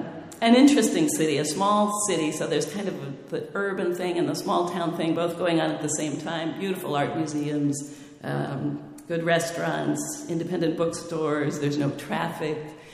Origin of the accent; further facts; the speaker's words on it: Oakland, California, United States; But I'm from here. I was born at Kaiser in Oakland. I am a Bay Area kid.